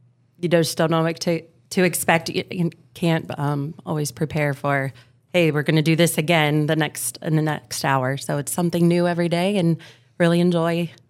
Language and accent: English; Fort Recovery, Ohio, United States; I was born and raised in Fort Recovery.